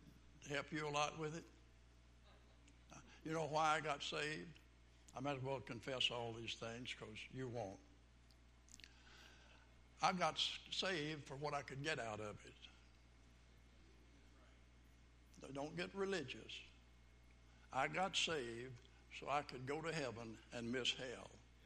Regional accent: Arkansas, United States; born there; I was born back in Arkansas. I need to announce that.

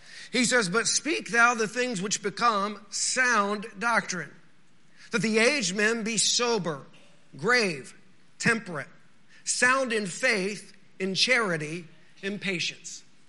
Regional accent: Texas, United States; Now, the Holy Land is a lot like where I grew up in West Texas.

